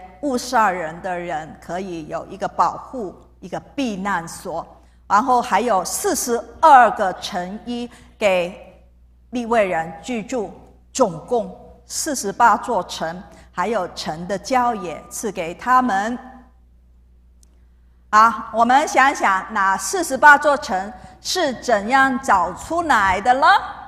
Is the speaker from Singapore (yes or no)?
no; Hong Kong; 因为我从香港过来，我从小都在高层的公寓里面住。香港我们讲弹丸之地啊